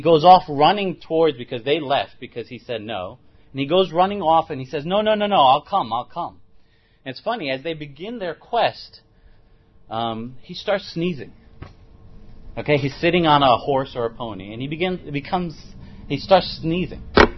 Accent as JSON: {"language": "English", "region": "New York", "country": "United States", "tie": "born or raised there", "said": "Born and raised in New York."}